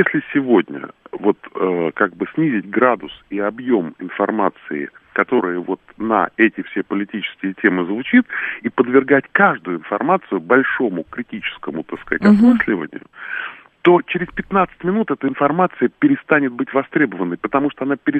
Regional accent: Lyubertsy, Moscow Oblast, Russia; Я тоже из Люберец.

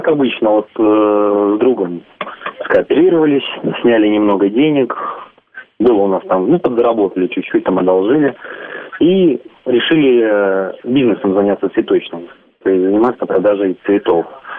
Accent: Saint Petersburg, Russia; я из Петербурга.

